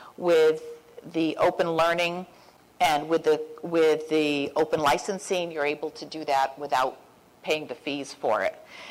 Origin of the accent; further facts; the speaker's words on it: Connecticut, United States; I grew up in Connecticut, which had an outstanding public school system.